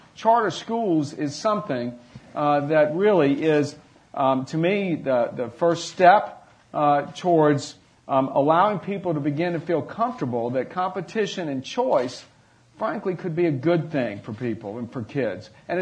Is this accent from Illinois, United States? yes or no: no; Virginia, United States; Ross, I would add as well, I'm from Virginia, and those of us from Virginia in here know we don't have teacher's unions.